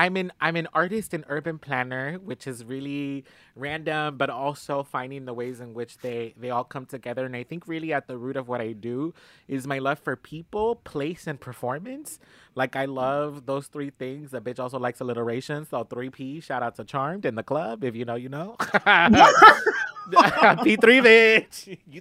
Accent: Los Angeles, California, United States; born and raised in South Central.

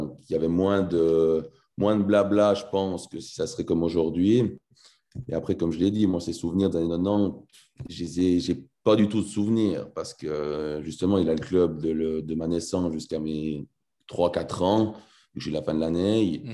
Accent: Martigny, Valais, Switzerland; born there; Bon, je suis né à Martigny, en Valais, c'est une petite ville.

